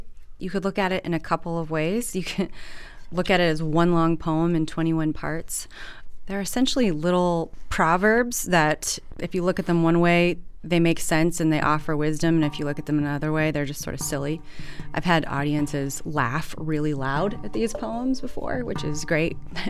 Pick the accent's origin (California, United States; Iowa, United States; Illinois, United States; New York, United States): California, United States; Landers; Starshine Road is actually the name of the road that I grew up on in Landers. And it holds a lot of weight for me. Landers is a really, it's a fairly depressing place. And it's very isolated.